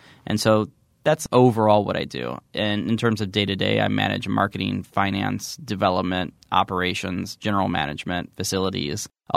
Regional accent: Midwest, United States; I grew up in the Midwest, and so I've always wanted to return to the Midwest.

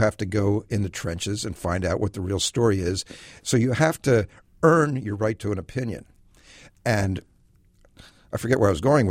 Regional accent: Philadelphia, Pennsylvania, United States; I grew up in Philadelphia, and I read all the great Philly columnists.

